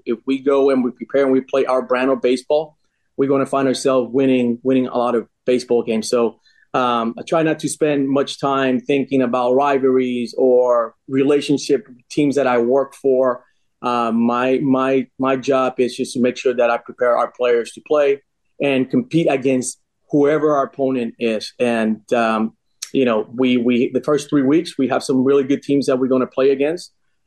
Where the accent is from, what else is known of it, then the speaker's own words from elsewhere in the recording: Miami, Florida, United States; At the time, I came from Miami. I wasn't exposed to a lot of that in Miami.